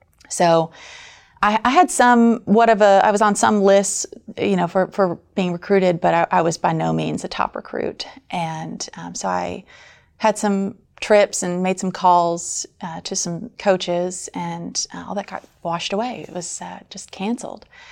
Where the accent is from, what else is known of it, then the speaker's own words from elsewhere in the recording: Palm Harbor, Florida, United States; also born or lived in Tampa; I grew up in Tampa, Florida, like really just outside of Tampa in a town called Palm Harbor. So it's kind of close to the beach.